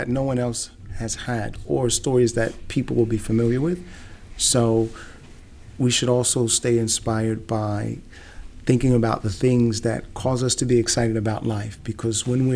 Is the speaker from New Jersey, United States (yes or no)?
yes; Trenton, New Jersey, United States; also born or lived in Kentucky, United States; I'm originally from a place called Trenton, New Jersey, in the United States of America. And I also lived in Kentucky in the U.S. as well for quite a while.